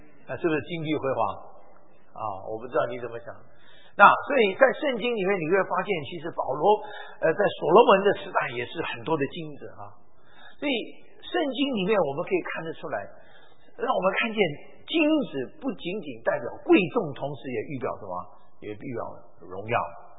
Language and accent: Chinese; China; 我们中国人也用银子也用银子。